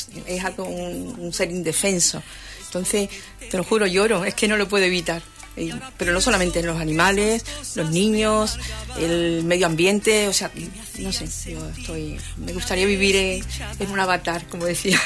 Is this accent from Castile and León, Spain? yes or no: no; Seville, Andalusia, Spain; si solo soy de Sevilla